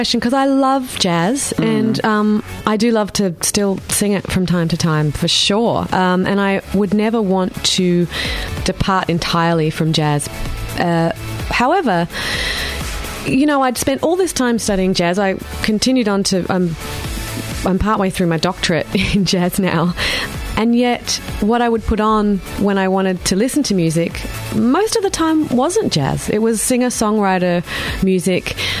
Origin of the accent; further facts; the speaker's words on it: Wollonga, South Australia, Australia; But actually, I grew up in Wollonga.